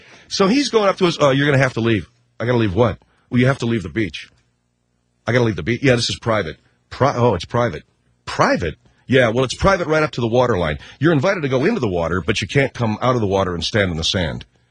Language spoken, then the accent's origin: English; California, United States; That's my, that happens to be my birthright as a Californian. That's my birthright. That ocean and that sand.